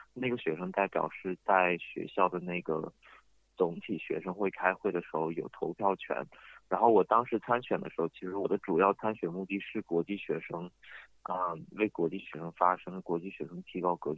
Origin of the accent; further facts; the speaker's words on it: China; 我从小长大在一个就是偏中大型的中国城市，然后就是我对各种文化都也有一定的接触。